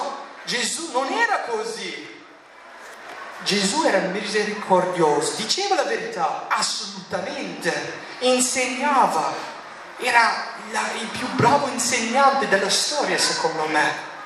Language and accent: Italian; United States; Italian is a second language; now in Italy; E ho detto, no, sono americano, sono qua.